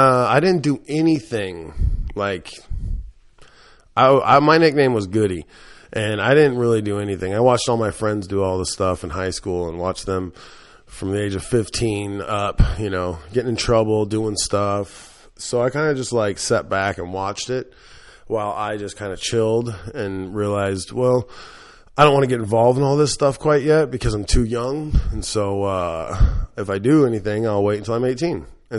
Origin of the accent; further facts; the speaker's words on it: Eugene, Oregon, United States; born there; also born or lived in Portland, Oregon; I was born on April Fool's Day, 1976, in a small town called Eugene in Portland, Oregon. Lived in probably 25 to 35 different houses all my life. I moved a lot.